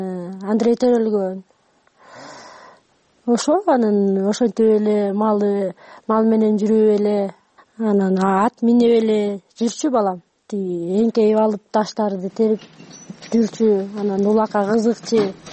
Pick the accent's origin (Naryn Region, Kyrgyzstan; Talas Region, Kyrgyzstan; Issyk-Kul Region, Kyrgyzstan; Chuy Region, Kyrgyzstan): Chuy Region, Kyrgyzstan; Kalininka; born there; Kyrgyz is a second language; Мен Калинакадан төрөлгөм, Чүйдүн эмеси областынан. Анан орустун семьясынан эле өскөм.